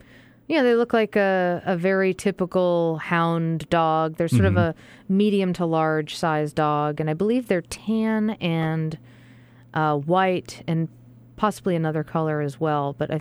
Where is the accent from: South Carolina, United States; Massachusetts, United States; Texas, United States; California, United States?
Massachusetts, United States; Boston; I'm from Boston, so excuse my Celtics.